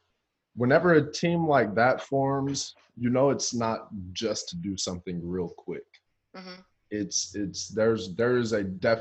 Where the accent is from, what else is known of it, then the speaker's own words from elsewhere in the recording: United States; I'm an American, so I probably fall to it too